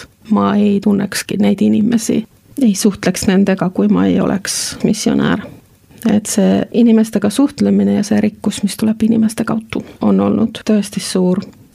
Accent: North Savo, Finland; Estonian is a second language; also born or lived in Western Finland; now in Estonia; Ma olen pärit sellisest kohast Soomest, mis on siis Pohjois-Savo. Ja Savo on kuulus sellest, et meie mõtleme välja päris palju sõnu. Ja võib-olla ma vahepeal kasutan neid ja siis ma olen elanud ka Lääne-Soomes kahes erinevas kohas

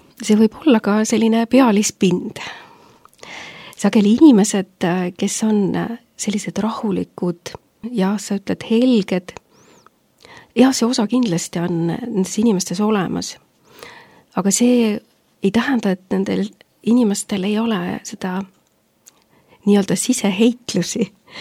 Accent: Kärla, Saare County, Estonia; Olen pärit Saaremaalt ja kunagi oli Kärla kandis, oli Luteri kirik, oli keset küla.

